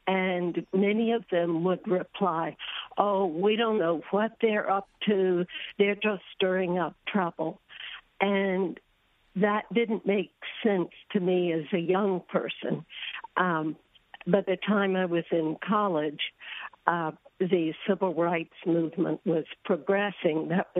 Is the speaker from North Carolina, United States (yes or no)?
yes; North Carolina, United States; I grew up in North Carolina in the 40s and 50s and 60s